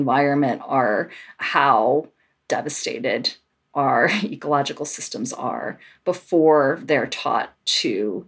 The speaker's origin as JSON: {"language": "English", "region": "Maryland", "country": "United States", "tie": "born or raised there", "said": "And I was not born in the South. I grew up in Maryland and internationally. My parents did different kinds of international work."}